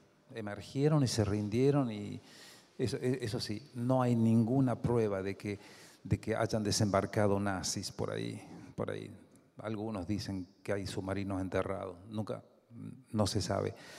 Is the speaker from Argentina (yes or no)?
yes; Argentina; yo soy muy argentino, no podría ser otra cosa, pero me gusta la Argentina a 12.000 kilómetros de altura, de distancia